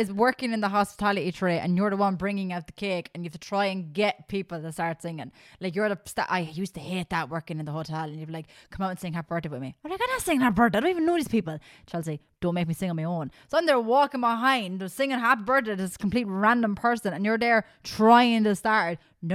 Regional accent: Midlands, Ireland; now in Cork, Ireland; Remember that when I moved to Cork, that I'm from the Midlands.

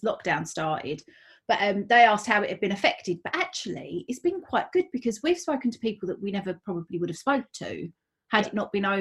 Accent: Basildon, East of England, United Kingdom; now in South Woodford, United Kingdom; Well, I'm from Basildon.

